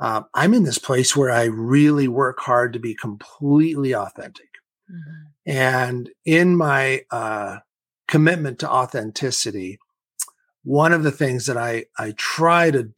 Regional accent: Kansas, United States; born there; I was born in Kansas.

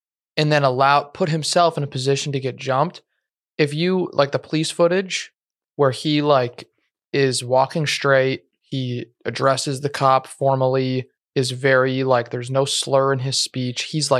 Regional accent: Michigan, United States; I grew up in Michigan, so it's like I related it to Michigan State.

